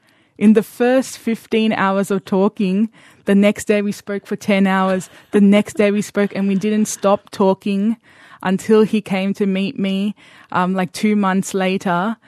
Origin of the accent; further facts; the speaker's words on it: Australia; being a young Zoroastrian growing up in Australia, you know, you hope to marry someone of the same religion.